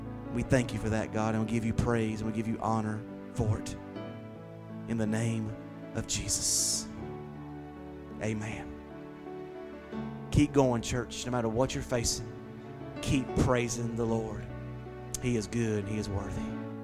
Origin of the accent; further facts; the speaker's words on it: Wilkesboro, North Carolina, United States; used to sing in our home church that I grew up in Wilkesboro, as a little girl.